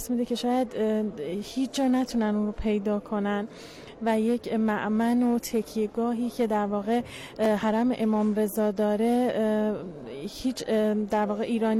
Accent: Tehran, Tehran Province, Iran; من از تهران اومدم.

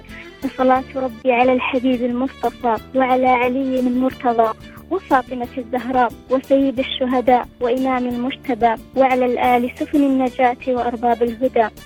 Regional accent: Saudi Arabia; من السعودية.

